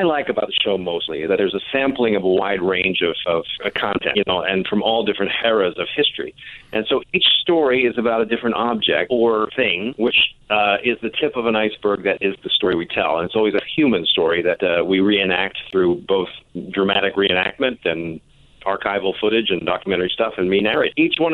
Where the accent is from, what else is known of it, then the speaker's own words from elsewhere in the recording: Philadelphia, Pennsylvania, United States; I'm from the industrial Northeast. I'm from Philadelphia originally.